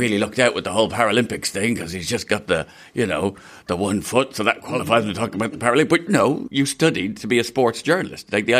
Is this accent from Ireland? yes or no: yes; Ireland; growing up in Ireland, you know, being Irish